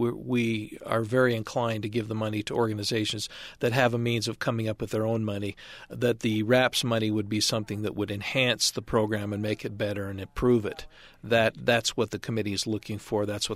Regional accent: North Logan, Utah, United States; I come from North Logan. I'm a former mayor there.

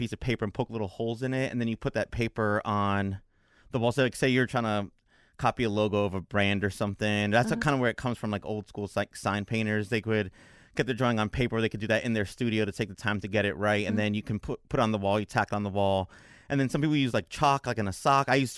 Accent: New York City, New York, United States; I grew up in New York City, so there's murals and graffiti everywhere.

